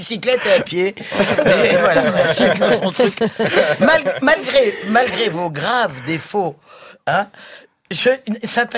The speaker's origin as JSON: {"language": "French", "town": "Toulouse", "region": "Occitanie", "country": "France", "tie": "born there", "said": "quand je suis né à Toulouse"}